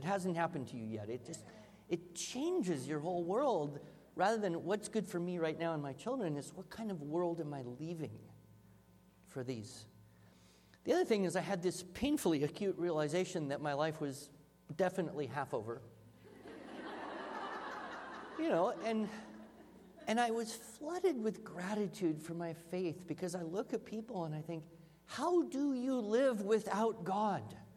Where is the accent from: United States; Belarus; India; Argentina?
United States; I am an American. I was educated in American public schools.